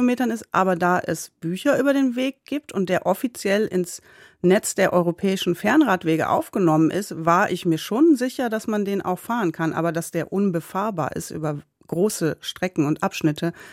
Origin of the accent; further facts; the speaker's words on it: Eifel, Germany; Ja, ich komme aus der Eifel. Ich bin in der Eifel geboren und aufgewachsen.